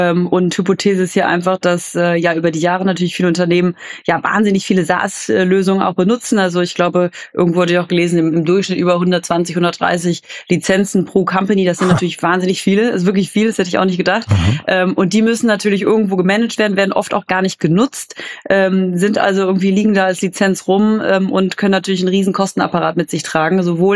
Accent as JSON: {"language": "German", "town": "Cologne", "region": "North Rhine-Westphalia", "country": "Germany", "said": "freut mich besonders als Kölnerin"}